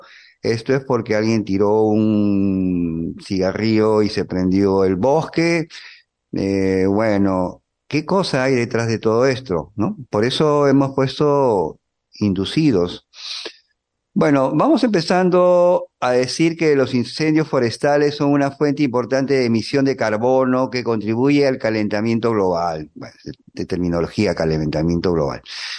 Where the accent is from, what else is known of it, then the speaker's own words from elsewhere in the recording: Peru; Aquí nomás en mi país, Perú, tenemos en el norte